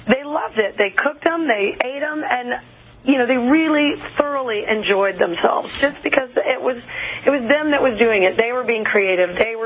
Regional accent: Texas, United States; No. What? I'm from Texas. Oh. No.

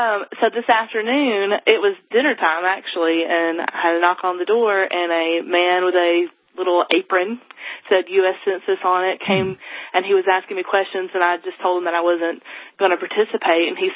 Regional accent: the South, United States; I tried to be polite because, you know, I'm from the South, so I was raised polite.

